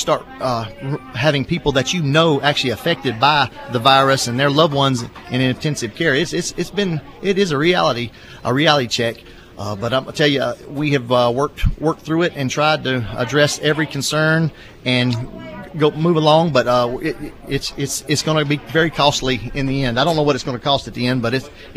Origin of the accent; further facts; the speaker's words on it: Pennsylvania, United States; I'm from Chester County. Been there, lived there all my life.